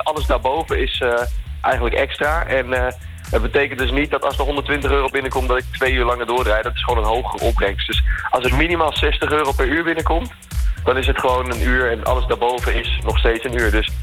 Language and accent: Dutch; Apeldoorn, Gelderland, Netherlands; Ik kom uit Apeldoorn, dat is zeker waar, ja.